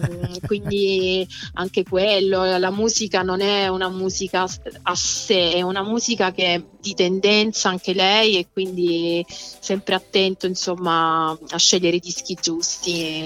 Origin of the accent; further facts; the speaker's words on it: Mesagne, Apulia, Italy; sono di Mesagne, il mio paese. Mesagne, proprio si chiama, sì.